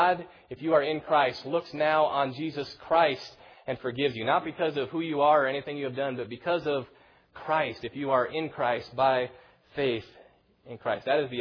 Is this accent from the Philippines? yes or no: yes; Philippines; We grew up in the Philippines